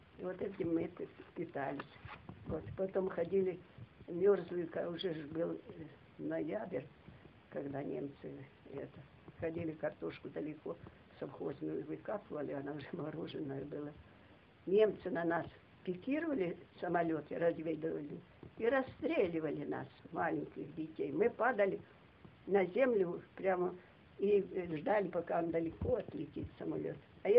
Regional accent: Chapaevka, Zaporizhzhia Oblast, Ukraine; В Запорожской области, в Пологовском районе, в селе Чапаевка.

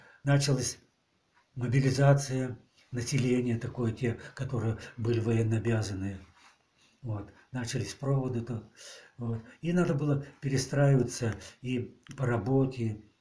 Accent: Novotroits, Novosibirsk Oblast, Russia; born there; Деревня Новотроиц, Каргалинский сельский совет, Киселевский район, Новосибирская область в то время была.

